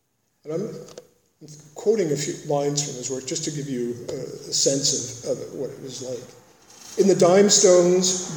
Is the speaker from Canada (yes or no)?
yes; Port Arthur, Ontario, Canada; born there; I was born in Port Arthur in 1942.